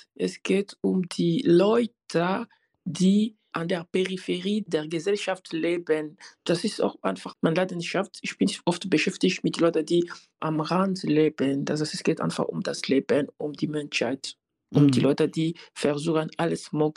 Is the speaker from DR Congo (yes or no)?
yes; Lubumbashi, Haut-Katanga, DR Congo; Nein, ich bin in Afrika geboren, aufgewachsen. Ich komme aus einer Minenstadt, Lubumbashi.